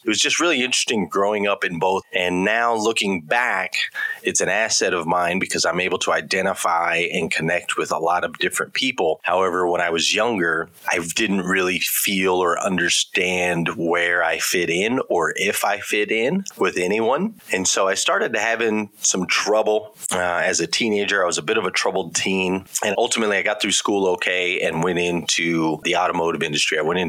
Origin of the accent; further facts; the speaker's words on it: Flagstaff, Arizona, United States; I grew up in Flagstaff, Arizona. I come from a military family. So in the early years, we kind of bounced around all over the place. My dad was in the Army, but we landed in Flagstaff. And so that's where I grew up.